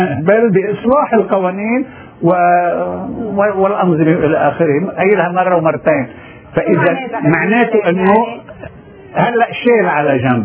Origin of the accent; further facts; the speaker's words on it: Lebanon; نحن عندنا بلبنان أكثر من النص